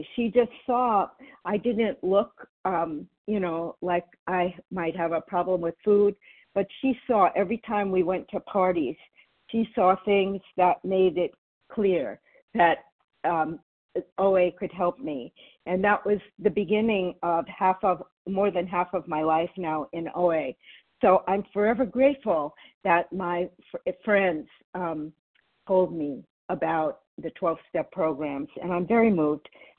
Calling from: New York City, New York, United States; Yes, I'm in New York, New York City.

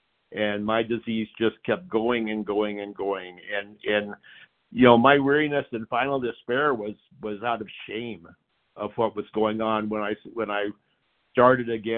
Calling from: Aurora, Colorado, United States; from Aurora, Colorado.

